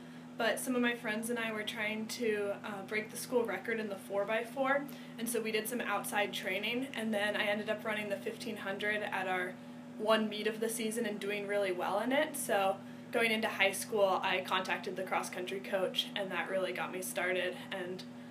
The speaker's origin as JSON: {"language": "English", "region": "West Coast", "country": "United States", "said": "Well, my grandparents live nearby, and I'm from the West Coast, so I came out to visit them for Christmas one year"}